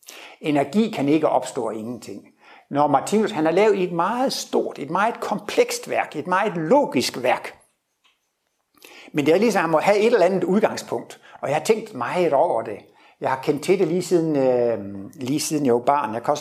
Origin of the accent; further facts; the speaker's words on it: Horsens, Central Denmark Region, Denmark; Jeg kommer først ned fra Horsens, så jeg er næsten på hjemmebane. Og det er 50 år siden, jeg blev student. Så her i juni, så var jeg til 50 års studenterjubilæum nede på Horsens statsskole.